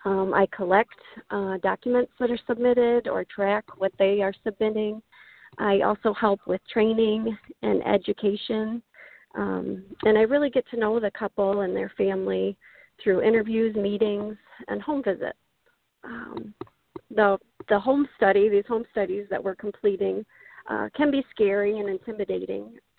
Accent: Midland, Michigan, United States; I grew up in the mid-Michigan area. I was born and raised in Midland, went away to college, and after college moved back to Midland

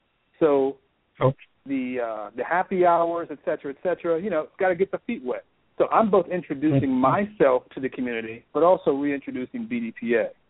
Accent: New Jersey, United States; now in Texas, United States; I moved here from New Jersey. New Jersey is an entirely different culture than Texas, right?

